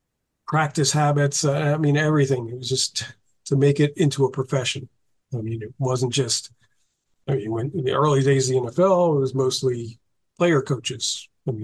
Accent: Atlantic City, New Jersey, United States; I'm from Atlantic City originally. I grew up in the 60s

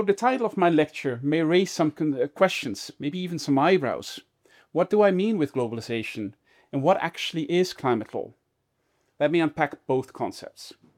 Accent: Netherlands; in my home country of the Netherlands

